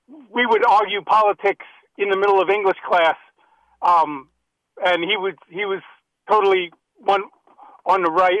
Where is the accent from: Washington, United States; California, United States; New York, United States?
New York, United States; Lewisboro; Lewisboro, New York.